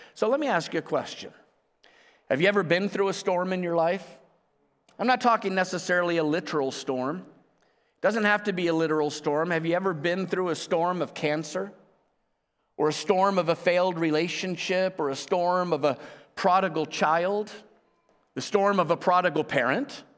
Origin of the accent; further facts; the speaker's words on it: Florida, United States; I grew up in South Florida.